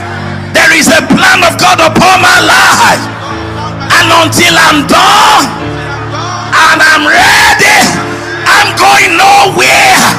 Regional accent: Ibadan, Oyo, Nigeria; I was born and raised in Ibadan.

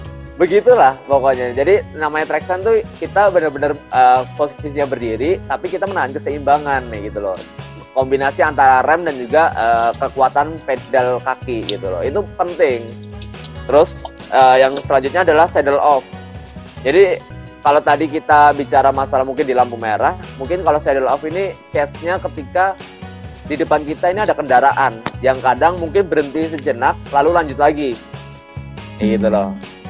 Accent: Java, Indonesia; kalau gue sebagai orang Jawa bilangnya jempale

